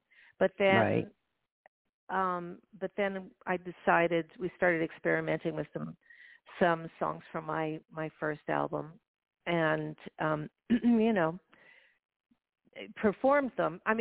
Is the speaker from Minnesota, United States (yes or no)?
no; Manhattan, New York, United States; I grew up in Manhattan, so I was down there, you know.